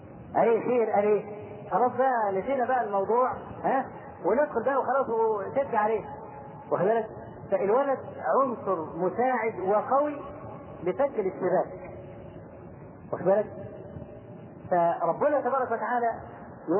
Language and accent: Arabic; Egypt; واحنا كمصريين أسد في الحاجات دي